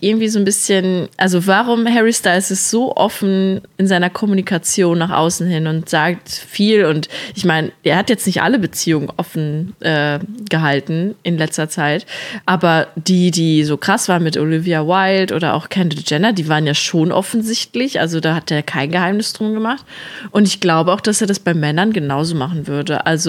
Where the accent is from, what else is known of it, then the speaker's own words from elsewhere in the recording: Plettenberg, North Rhine-Westphalia, Germany; in meiner Heimatstadt Plettenberg